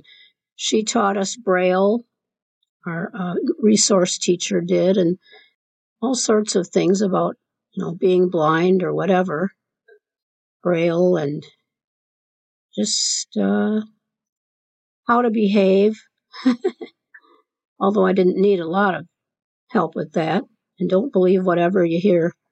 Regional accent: Madison, Wisconsin, United States; Yeah, I grew up here in Madison. Some people would say I didn't grow up, but I grew up here in Madison.

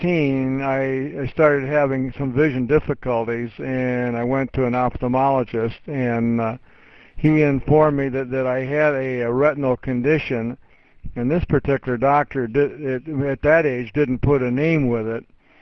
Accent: Cedar Rapids, Iowa, United States; Yes, I was, Lou. I was born and raised in Cedar Rapids, Iowa.

